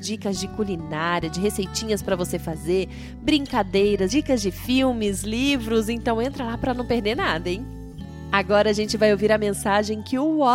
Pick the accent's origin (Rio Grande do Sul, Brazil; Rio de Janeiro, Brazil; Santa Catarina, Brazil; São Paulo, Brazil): Rio de Janeiro, Brazil; born there; eu nasci no Rio de Janeiro e já morei lá também? Tenho família que mora aí e eu vivo indo pro Rio de Janeiro.